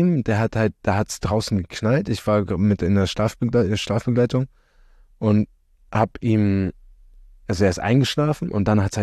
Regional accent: Berlin, Germany; weil wir Berliner sagen halt Eierkuchen zu Pfannkuchen.

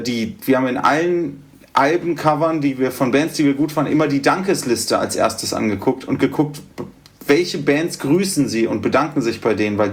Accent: Göttingen, Lower Saxony, Germany; now in Berlin, Germany; Wir kommen ja ursprünglich aus Göttingen, schönes Hochdeutsch.

